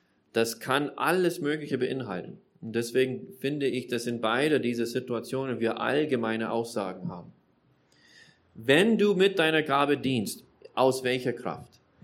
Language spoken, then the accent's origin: German; Germany; born there; ich bin auch Amerikaner, ich bin so ein Mischding, bin hier geboren